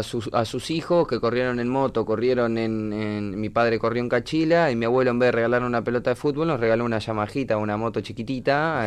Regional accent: Miguelete, Colonia, Uruguay; De Miguelete, departamento de Colonia, a 70 kilómetros de Colonia, un pueblito que tiene 1000 personas.

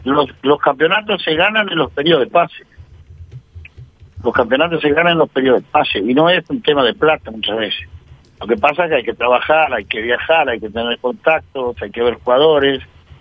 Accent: Peru; Yo vengo de Perú y un buen jugador de fútbol en Perú no gana más de 20 mil dólares.

